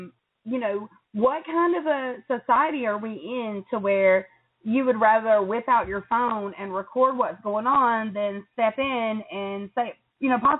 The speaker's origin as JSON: {"language": "English", "country": "United States", "said": "Well, where I'm from is actually the border of Tennessee and Virginia, so you get a pass."}